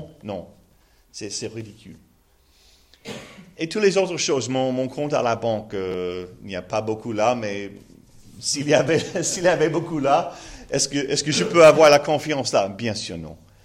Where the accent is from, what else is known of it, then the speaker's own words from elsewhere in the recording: United States; French is a second language; malgré mon accent terrible en français, malgré le fait que je suis un Américain